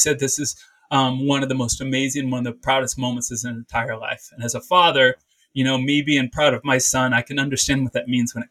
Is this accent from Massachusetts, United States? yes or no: no; Kansas, United States; I mean, I'm from Kansas.